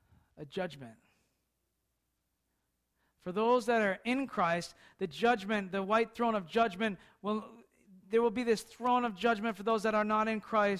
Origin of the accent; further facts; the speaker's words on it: Boston, Massachusetts, United States; accent: Bostonian; I got my Bostonian accent back.